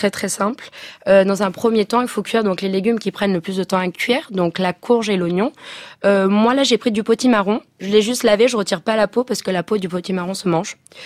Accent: Nice, Provence-Alpes-Côte d'Azur, France; issue d'une famille juive. Papa qui est né au Maroc, maman qui a grandi en Israël. Et bon, moi, je suis de Nice, sud de la France, mais j'ai été bercée par tout ça, par les traditions, par les fêtes juives

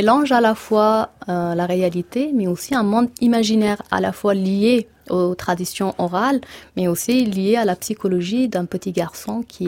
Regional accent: Kabul, Afghanistan; moi je suis originaire de Kaboul, donc quand j'y vais, je vais à Kaboul.

